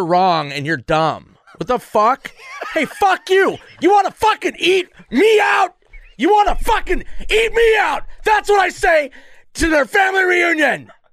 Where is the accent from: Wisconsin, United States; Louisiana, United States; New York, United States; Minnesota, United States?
Minnesota, United States; I mean, I had a critic who did that to me from Minnesota, my hometown.